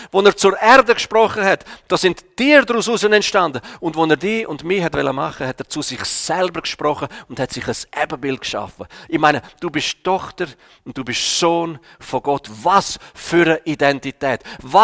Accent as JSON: {"language": "German", "country": "Switzerland", "said": "darum dürfen wir auch als Schweizer, dürfen wir zwischendurch ein bisschen heilig verrückt sein."}